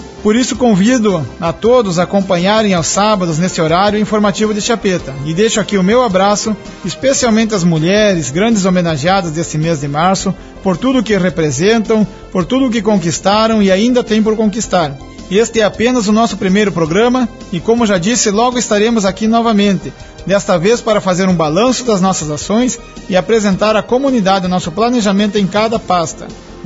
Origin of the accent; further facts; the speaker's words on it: Chiapeta, Rio Grande do Sul, Brazil; born or raised there